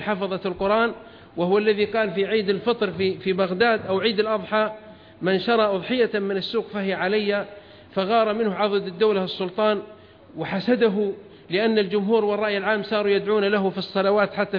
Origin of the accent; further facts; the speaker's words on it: Saudi Arabia; وإذا حصل عندنا في السعودية وحضر